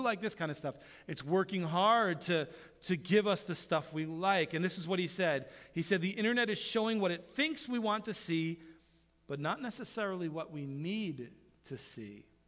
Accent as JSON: {"language": "English", "region": "New York", "country": "United States", "tie": "born or raised there", "said": "I particularly loved it when the cover athlete was someone from one of my teams growing up in New York."}